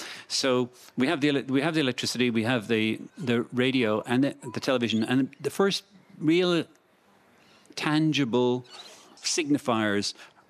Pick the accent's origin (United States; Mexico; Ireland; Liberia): Ireland; Dublin, Leinster; moved away as an adult; also born or lived in County Clare; And so while I was born in Dublin in 1958 and grew up with no concept that anybody could ever have not have had electricity